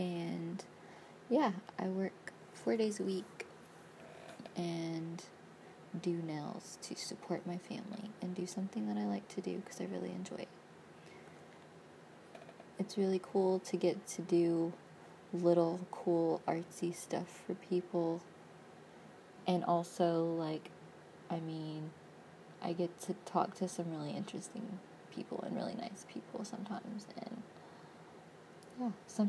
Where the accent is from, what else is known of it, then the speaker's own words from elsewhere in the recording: Tahlequah, Oklahoma, United States; also born or lived in Albemarle, United States; I was born in Albemarle, North Carolina, but I've been in Tahlequah since I was about maybe 2 or 3 or 4, whatever.